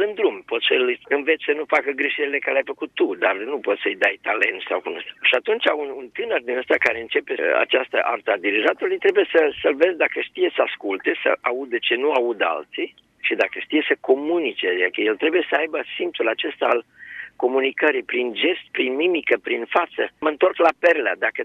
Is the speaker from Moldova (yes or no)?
no; Romania; now in New Jersey, United States; sunt director la o filarmonică aici în New Jersey, nu știu, dar am crescut în România.